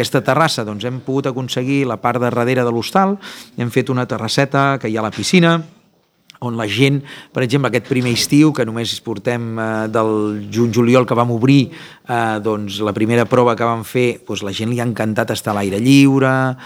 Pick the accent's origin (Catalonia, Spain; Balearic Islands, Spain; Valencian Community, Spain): Catalonia, Spain; Vilafant; considero que Vilafant és casa, és poble, és on te vaig néixer a les Forques